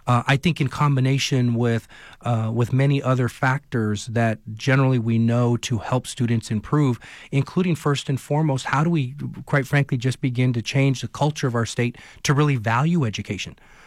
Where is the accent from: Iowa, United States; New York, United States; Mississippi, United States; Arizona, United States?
Arizona, United States; Miami; I'm born and raised in Miami, Arizona, so I'm a rural Arizona kid.